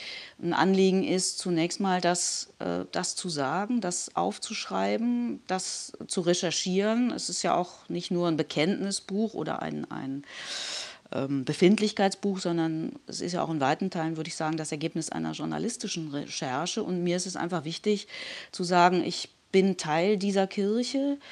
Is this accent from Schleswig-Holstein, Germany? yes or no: no; North Rhine-Westphalia, Germany; ich bin in ein, würde man sagen, klassisches katholisches Milieu hineingeboren worden. Ich komme ja aus dem Rheinland, aus einem kleinen Ort zwischen Köln und Bonn. Und da war man katholisch. Also in unserem Dorf gab es kaum Protestanten.